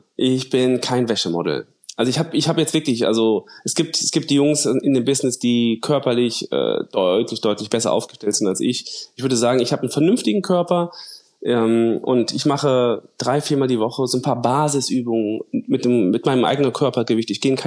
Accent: Cologne, North Rhine-Westphalia, Germany; ich komme aus Köln

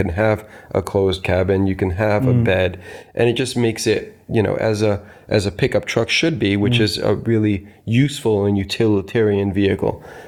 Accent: United States; I remember when I was growing up in the States

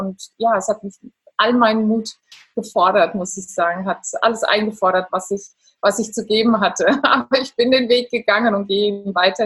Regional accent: Italy; German is a second language; ich bin Italienerin, ich bin hier in Italien zu Hause, jetzt momentan am Lago di Garda

